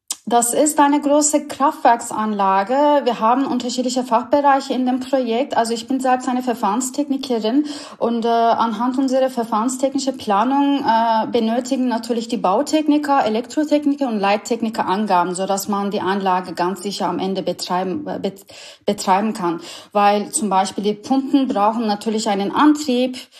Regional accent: Istanbul, Turkey; German is a second language; moved away as an adult; now in Germany; Also ich bin ursprünglich eine Türkin. Ich bin seit 8 Jahren in Deutschland. Ich komme ursprünglich aus Istanbul. Ich bin eine Ur-Istanbulerin. Ich komme aus der großen Stadt. Ich habe in Istanbul Chemieingenieurwesen studiert

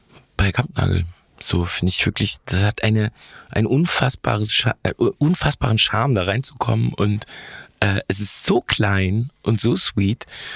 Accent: Hamburg, Germany; Ich war immer in der Stadt. Ich bin also so. Ich bin aber in Volksdorf zur Schule gegangen.

